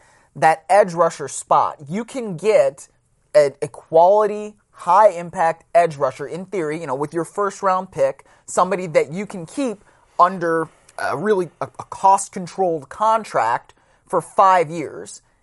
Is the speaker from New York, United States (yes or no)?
no; Cleveland, Ohio, United States; Well, I mean, I grew up in Cleveland and all that.